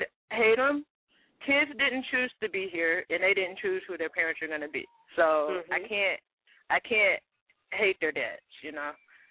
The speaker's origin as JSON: {"language": "English", "town": "Detroit", "region": "Michigan", "country": "United States", "said": "So my family back east, because I'm from Detroit, but my family back east was like"}